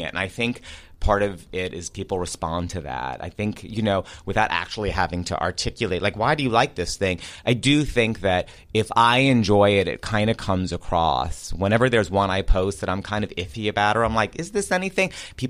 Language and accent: English; Queens, New York, United States; So I started writing these essays about my, like, childhood in Queens. I'm from New York, and then my young adulthood in Manhattan when I was working all my survival jobs